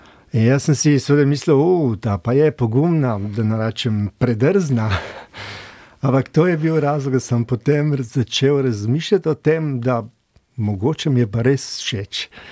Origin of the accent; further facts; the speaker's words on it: Littoral, Slovenia; now in Škofja Loka, Slovenia; Jaz prihajam iz Primorske, iz Vipavske doline